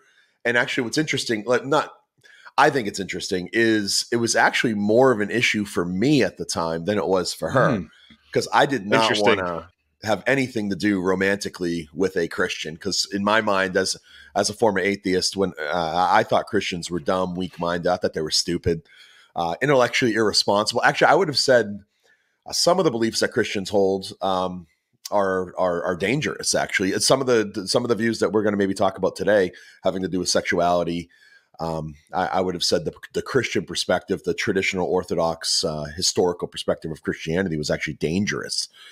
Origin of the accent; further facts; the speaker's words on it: Plymouth, Massachusetts, United States; So I grew up outside of Boston, a town called Plymouth.